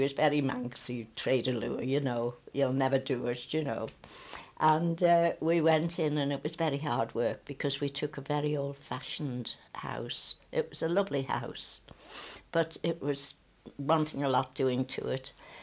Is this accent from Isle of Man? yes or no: yes; Laxey, Isle of Man; I was born in Laxey in 1914, March 1914. Mm. So I lived in Laxey 17 years.